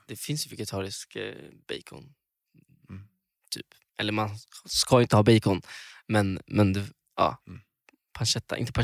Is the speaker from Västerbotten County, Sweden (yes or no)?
no; Kungsbacka, Halland County, Sweden; also born or lived in Gothenburg; vi flyttade från Göteborg till Halland, Kungsbacka, utanför Göteborg. Stället som heter Åsa.